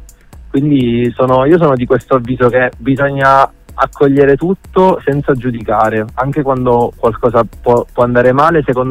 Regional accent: Sicily, Italy; Papà è siciliano, io sono molto legato alla mia terra, alla mia Sicilia

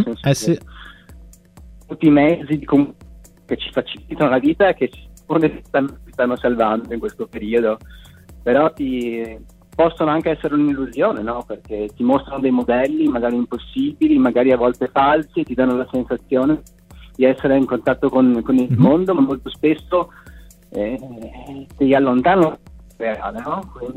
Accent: Venice, Veneto, Italy; now in Bologna, Italy; Io ci sono nato a Venezia, io sono di Venezia, adesso vivo a Bologna, però ci sono cresciuto, ci sono nato, no?

